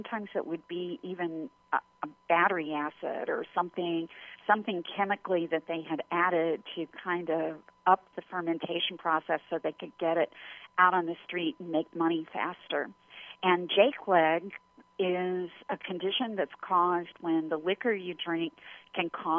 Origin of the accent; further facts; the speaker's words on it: Corbin, Kentucky, United States; So this happened in the town that I grew up in Corbin, Kentucky.